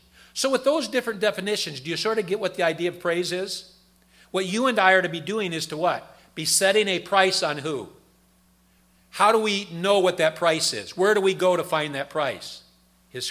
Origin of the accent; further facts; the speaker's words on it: Midwest, United States; now in New England, United States; When I came to New England, being a Midwesterner, being a Northerner, so still understanding the North's way